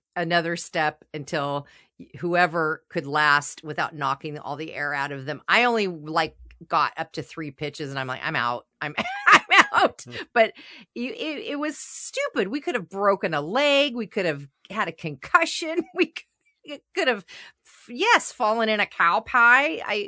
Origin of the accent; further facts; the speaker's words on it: Napa, California, United States; I grew up in Napa, California, in a very rural area.